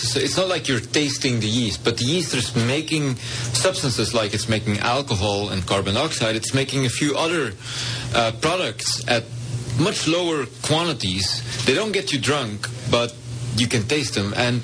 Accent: Belgium; I'm from Belgium, okay?

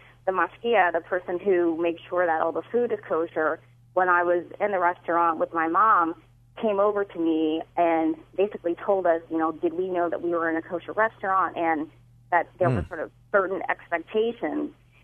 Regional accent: Louisiana, United States; I'm from Louisiana, and I have never felt that I've been victimized because of who I am, because of my race.

